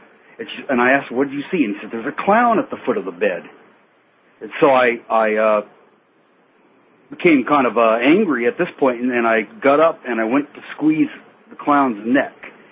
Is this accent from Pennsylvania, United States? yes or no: no; Hesperia, California, United States; Yeah, and I'm calling up. I'm from Hesperia, and I have a story to tell you.